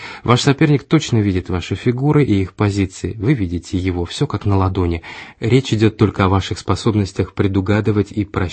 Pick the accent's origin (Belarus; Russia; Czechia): Czechia; Prague; дома говорил по-чешски. Большинство моих друзей говорит по-чешски, хотя у меня много друзей со всего мира. Я коренной пражанин.